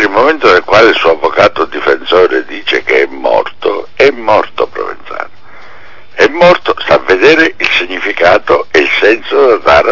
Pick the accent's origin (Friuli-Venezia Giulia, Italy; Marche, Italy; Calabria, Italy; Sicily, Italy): Sicily, Italy; io sono un siciliano ormai di complemento, non in servizio permanente effettivo.